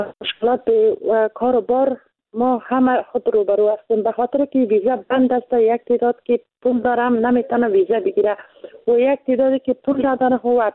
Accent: Afghanistan; چون ما افغان هستیم

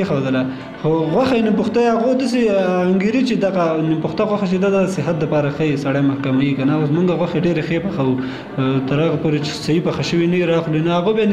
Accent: Kunar, Afghanistan; زه اصلا د کونړ ولایت اوسیدونکی یم.

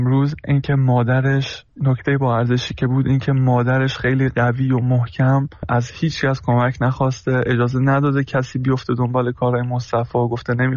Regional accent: Iran; moved away; ما هم که خارج از ایرانیم

